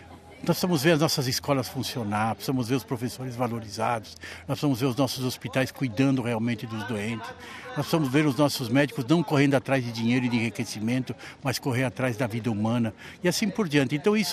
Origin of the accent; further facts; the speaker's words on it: Brazil; É o meu país, é o meu Brasil, é a minha pátria, é o lugar onde eu nasci, onde eu estou crescendo, onde eu estou vivendo